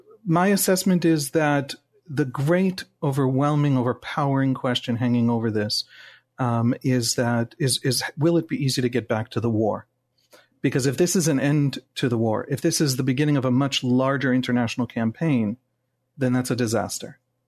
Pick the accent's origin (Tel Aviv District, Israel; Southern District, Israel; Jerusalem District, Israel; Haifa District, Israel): Jerusalem District, Israel; Jerusalem; English is a second language; also born or lived in United States; English is my second language, but I spent some childhood years, quite a few, in the United States. That's it. I'm born and raised in Jerusalem, served in the army